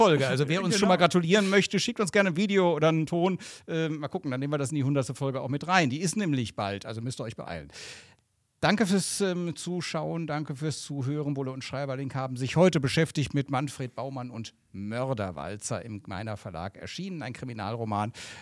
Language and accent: German; Rhineland, Germany; ich komme aus dem Rheinland